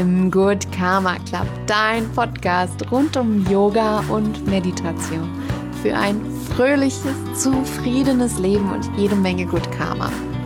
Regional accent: Mainz, Rhineland-Palatinate, Germany; Wir kommen beide aus Mainz

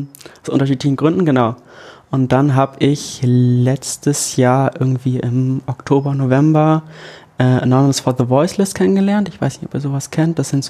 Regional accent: Ganderkesee, Lower Saxony, Germany; Ich komme aus Ganakesee. Ich habe bisher in Hannover studiert und studiere ab 1.10. Pädagogik hier in Oldenburg.

